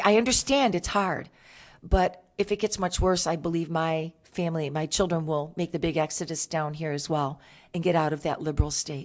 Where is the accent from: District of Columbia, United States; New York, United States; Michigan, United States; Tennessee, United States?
Michigan, United States; And I have a lot of family in Michigan. I'm originally from Michigan.